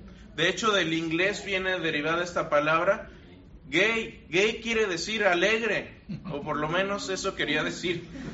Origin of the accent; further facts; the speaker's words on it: Querétaro, Mexico; also born or lived in Monterrey; Yo soy queretano, pero viví en Monterrey.